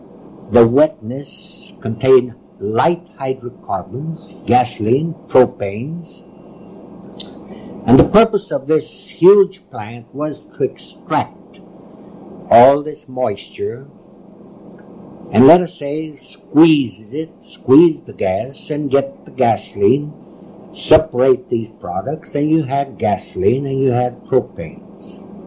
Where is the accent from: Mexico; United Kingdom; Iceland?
Mexico; also born or lived in El Paso / Venezuela; now in United States; I was born in El Paso, Texas, reared in Mexico. My education was acquired part in Mexico, Texas, and Venezuela.